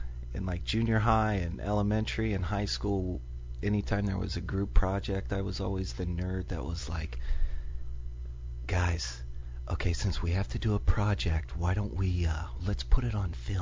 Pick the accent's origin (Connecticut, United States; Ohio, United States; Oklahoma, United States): Ohio, United States; I grew up in Central Ohio.